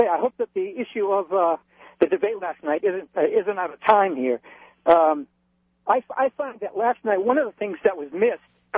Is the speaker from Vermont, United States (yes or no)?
yes; Vermont, United States; now in Springfield, United States; I'm in Springfield right now, but I'm from Vermont.